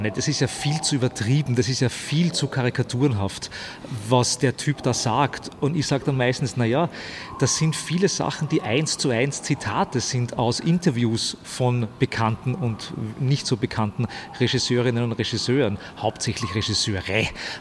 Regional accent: Stockerau, Lower Austria, Austria; Ich bin aus Stockerau, das ist eine kleine Stadt außerhalb von Wien. Das ist auch nicht weit weg von Wien. Es wirkt so irgendwie so wie tiefste Provinz oder so, aber das ist vielleicht 25 Kilometer von Wien.

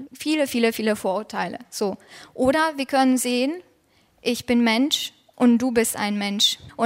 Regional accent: Romania; Ich bin Rumänin

